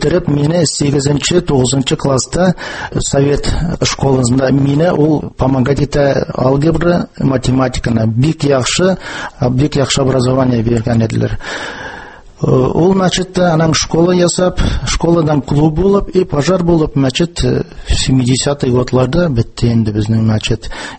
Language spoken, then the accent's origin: Tatar; Yurt-Ora, Novosibirsk Oblast, Russia; Безнең якларда татарлар бик озак тора. Туылган авылының исеме Йорт Ора дип әйтәлә. Татарча әйтсәң Умар авыл әйтәләр.